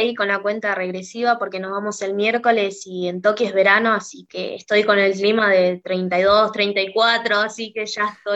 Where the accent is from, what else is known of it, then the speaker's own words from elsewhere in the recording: Misión Tacaaglé, Formosa, Argentina; now in Lomas del Mirador, Argentina; Sí, que es un pueblito bastante chiquito en donde me crié y mi familia sigue estando ahí y de ahí me sigue apoyando porque en este momento estoy viviendo en Lomas del Mirador